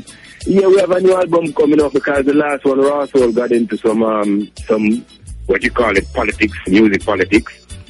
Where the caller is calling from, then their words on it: Jamaica; just call it to let you know that I'm listening from Jamaica and giving an interview.